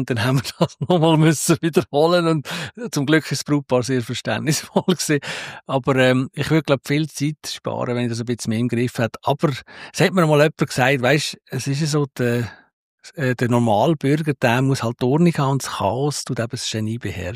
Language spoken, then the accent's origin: German; Basel-Landschaft, Switzerland; Also, ich bin auch so aufgewachsen auf dem Land. Also, ein grosser Teil im Laufental, wo 6 oder 10 Dörfli ist.